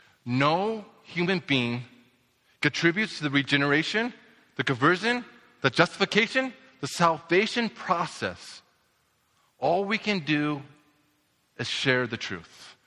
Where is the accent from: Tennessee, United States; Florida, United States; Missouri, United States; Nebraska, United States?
Nebraska, United States; I grew up in Nebraska. I grew up in the heart of Nebraska, Farmtown, USA. I grew up with a lot of farmers.